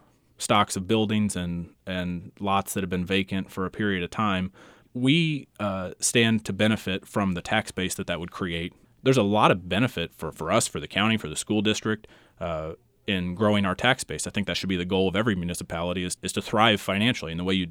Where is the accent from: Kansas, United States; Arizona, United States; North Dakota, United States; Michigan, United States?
Kansas, United States; Atchison; I lived in a neighborhood that's, I'll say, downtown adjacent. I remember riding my bike all over town, even riding in the grass next to the highways